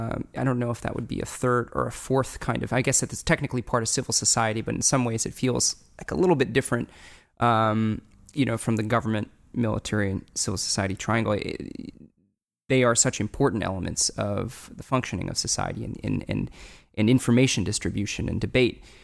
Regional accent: Kansas City, Missouri, United States; I come from Kansas. You know, how do you get somebody from my hometown, Kansas City, to care about the situation in Syria or Darfur

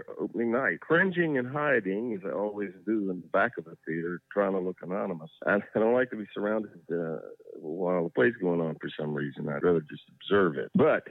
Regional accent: Mississippi, United States; This was a chance for me to finally write about my home state, Mississippi, and characters that I had grown up with.

